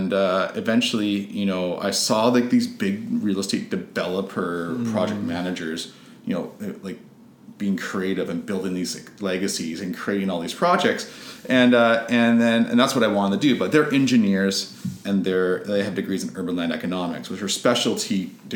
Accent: West Vancouver, British Columbia, Canada; I'm actually from West Van, I grew up in West

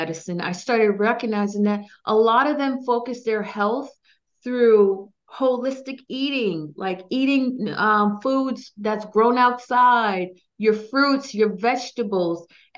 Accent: New England, United States; I am from the New England as well.

